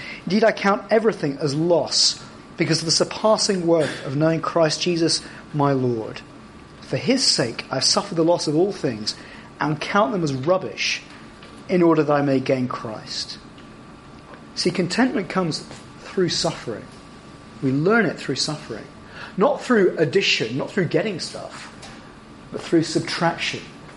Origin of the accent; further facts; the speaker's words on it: Scotland, United Kingdom; moved away; I'd wanted to live back in Scotland. I came from Scotland originally, I should say that. I wanted to go back to Scotland for years and years. 2003, I made my first attempt to possibly move back there.